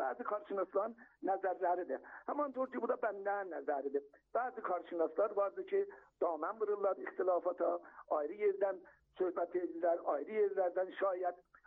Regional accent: Iran; Biz İranlıyıq.

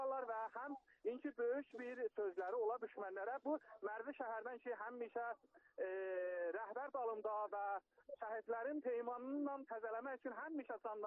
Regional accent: Parsabad, Ardabil Province, Iran; indiki halda mən Parsabadlıyam

